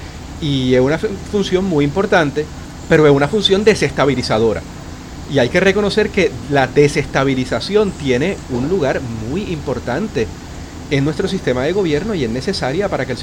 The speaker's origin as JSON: {"language": "Spanish", "country": "Puerto Rico", "said": "para mí como puertorriqueño, incluso puertorriqueño en la diáspora"}